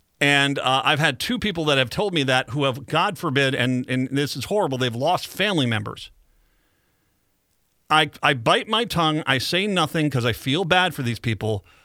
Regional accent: Wickford, Rhode Island, United States; also born or lived in Minnesota; I mean, when I grew up, I was born in Minnesota, but I spent most of my elementary school days on Haverhill Avenue over in Wickford, Rhode Island.

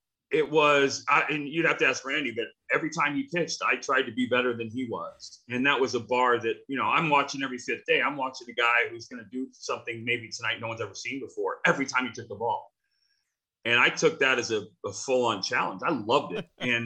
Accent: Phoenix, Arizona, United States; I was raised in Arizona. So wow. That, you know, in Phoenix.

